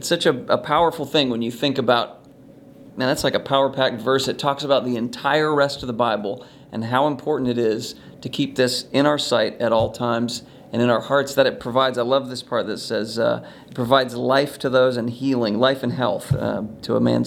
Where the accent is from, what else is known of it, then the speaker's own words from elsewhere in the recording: Alaska, United States; Yeah, I grew up in Alaska.